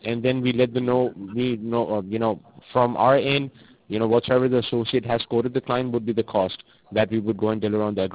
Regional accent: Mexico

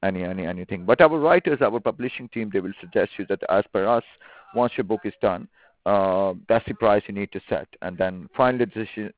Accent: Pakistan; I'm Asian. I'm from Pakistan originally. My parents are from Pakistan.

